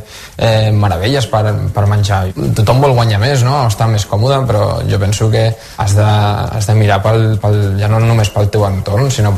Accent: Catalonia, Spain; I jo sóc català, vaig néixer a Catalunya, però també sóc espanyol i els meus pares són de fora de Catalunya

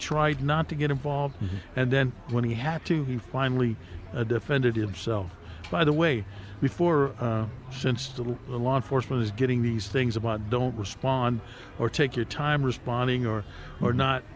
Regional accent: Compton, California, United States; Like, I grew up in Compton.

